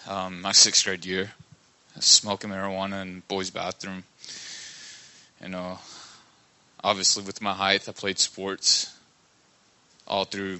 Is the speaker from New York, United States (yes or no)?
no; Kentucky, United States; moved away as an adult; I'm 32. Born and raised in Kentucky. Moved down here in 2015.